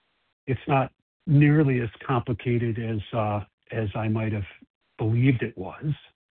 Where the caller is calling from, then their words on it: Chicago, Illinois, United States; I'm calling from Chicago, Illinois.